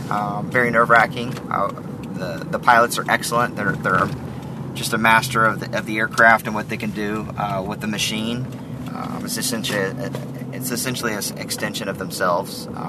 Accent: Texas, United States; I'm actually from Texas originally, and I did my first solo at the Alliance Airport.

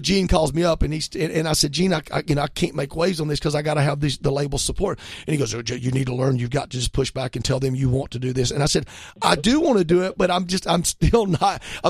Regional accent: the South, United States; there were several other places that were popping up, but we're from the South, you know.

